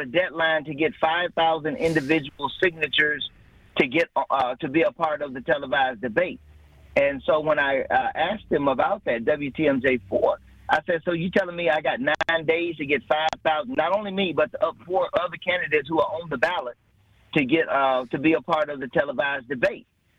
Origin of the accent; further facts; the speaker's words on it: Abbeville, Mississippi, United States; now in Milwaukee, United States; But I grew up in Abbeville, Mississippi, as a town of about 316 people. Used to pick cotton for two of 100. That's $2 for every 100 pounds of cotton. But I came here to Milwaukee to teach.